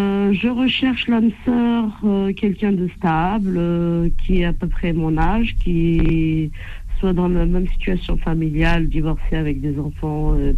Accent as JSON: {"language": "French", "town": "Sevran", "region": "Île-de-France", "country": "France", "said": "moi, je suis de Sevran, le Ricard de Sevran, à Saint-Denis."}